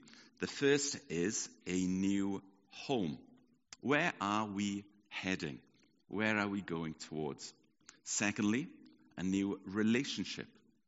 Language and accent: English; Wales, United Kingdom; So maybe it's something about being Welsh, but I'm always pulled back to home.